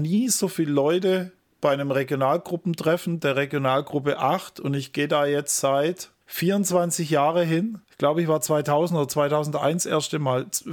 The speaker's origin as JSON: {"language": "German", "region": "Baden-Württemberg", "country": "Germany", "said": "ich bin ja kein Schwabe, ich bin Hohelohe, aber da oben, da ist das Elblerische, also so ist ja nochmal anders wie unten das Schwäbische"}